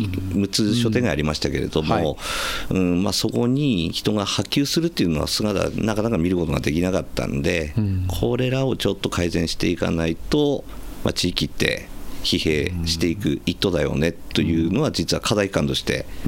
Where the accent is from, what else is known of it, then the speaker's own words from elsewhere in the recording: Ishinomaki, Miyagi, Japan; now in Onagawa, Japan; そうですね、実は石巻ですね